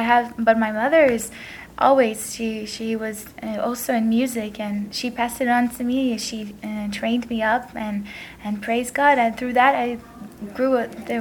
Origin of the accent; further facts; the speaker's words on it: United States; born there; I was born in the United States, and so many things we experienced during my childhood.